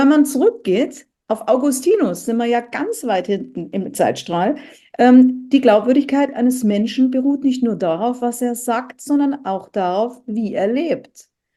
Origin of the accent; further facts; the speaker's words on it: Bavaria, Germany; now in Hamburg, Germany; hier in Hamburg, ich bin ja aus Bayern zum Beispiel in Hamburg